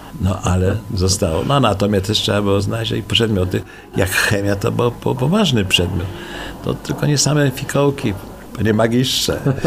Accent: Ostrów Wielkopolski, Greater Poland Voivodeship, Poland; born there; now in Kalisz, Poland; jestem ostrowiakiem. Urodziłem się w Ostrowie Wielkopolskim. Ale już większość życia spędziłem w Kaliszu. Dzieci wychowałem w Kaliszu

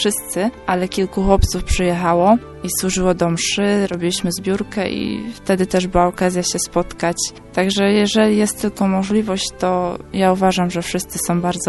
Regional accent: Ostrów Wielkopolski, Greater Poland Voivodeship, Poland; my z Ostrowa do Sycowa mamy całkiem blisko

